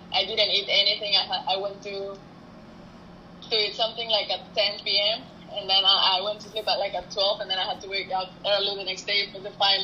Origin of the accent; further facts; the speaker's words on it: Colombia; English is a second language; they came to my matches because I was from Colombia